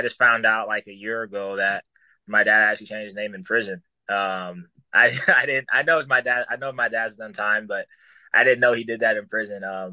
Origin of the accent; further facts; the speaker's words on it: Omaha, Nebraska, United States; I get paid at least double when I fight in Omaha, my hometown